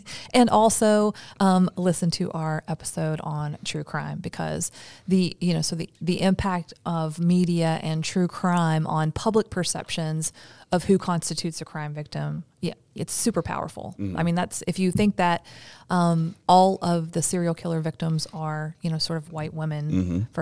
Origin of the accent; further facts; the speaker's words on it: Kentucky, United States; Smaller than the population of Kentucky, my home state as well.